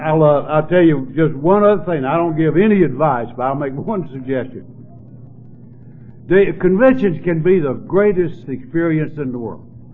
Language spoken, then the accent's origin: English; North Carolina, United States; I'm from North Carolina, where we produce that stuff.